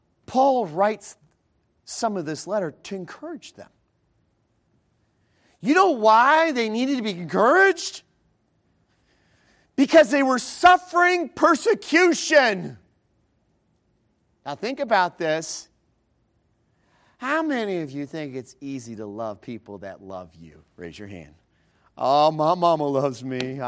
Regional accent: Chicago, Illinois, United States; I'm from Chicago. We don't love everybody.

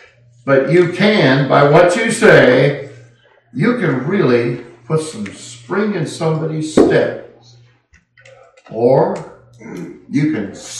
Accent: Castro Valley, California, United States; And I used to throw the Oakland Tribune in my hometown, the big city of Castro Valley, California.

